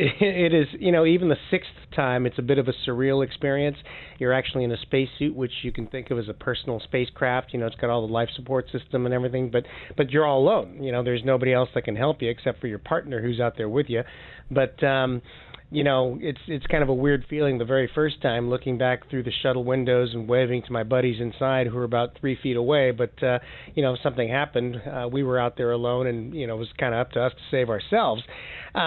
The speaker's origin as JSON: {"language": "English", "country": "United States", "tie": "born there", "said": "Oh, no, I'm an American. I was born in the U.S."}